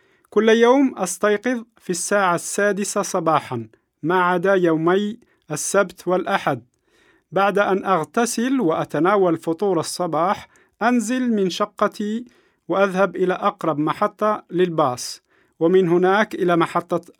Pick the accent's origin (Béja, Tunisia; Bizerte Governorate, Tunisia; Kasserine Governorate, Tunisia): Béja, Tunisia; now in Milan, Italy; أنا طالب من تونس. أنا أصلاً من مدينة باجة التونسية، لكني أعيش في ميلانو منذ 3 سنوات. أدرس في كلية العلوم السياسية بجامعة ميلانو، وأسكن في كولونيو مونسيزي، وهي مدينة صغيرة خارج ميلانو